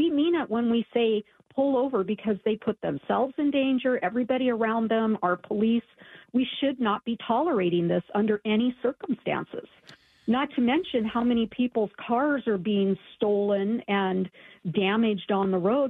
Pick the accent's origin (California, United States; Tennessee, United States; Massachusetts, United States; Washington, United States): Washington, United States; Federal Way; also born or lived in Auburn; I grew up in Washington State in Federal Way in Auburn, and things were very definitely different regarding crime and drugs.